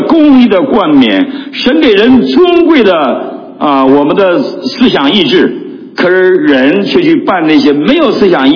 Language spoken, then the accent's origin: Chinese; Northeast China, China; 我们东北人拜什么你们知道吗？哎，我们东北人拜黄鼠狼，你们不知道吧？叫狐黄二仙啊